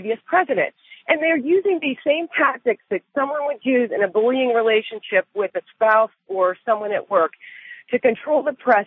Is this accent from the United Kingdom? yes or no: no; Youngstown, Ohio, United States; because I grew up in Youngstown, Ohio